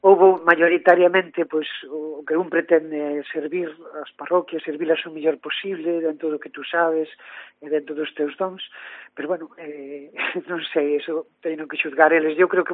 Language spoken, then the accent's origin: Galician; Ponte Nova, Galicia, Spain; nosotros, bueno, tamén por cercanía, son da Ponte Nova, entonces, bueno, realmente a zona xa a conocías